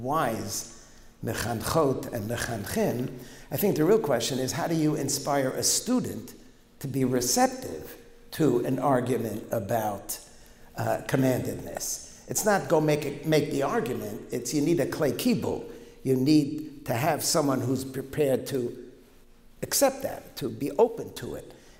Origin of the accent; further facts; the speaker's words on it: United States; I grew up in America, in a liberal America. I grew up in the 60s.